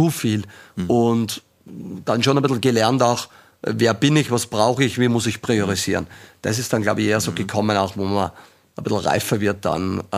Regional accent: Austria; born there; wir alle sind da jetzt mit der Goldmedaille geboren in Österreich

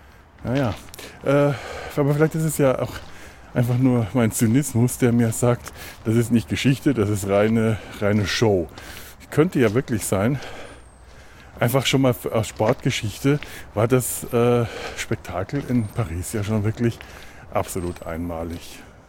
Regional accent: Bavaria, Germany; hier bei uns in Franken

